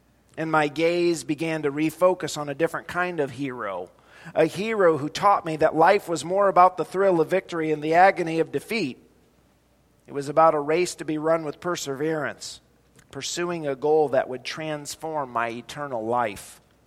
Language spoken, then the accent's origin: English; Ohio, United States; I grew up in Ohio, but I'm a Hoosier at heart.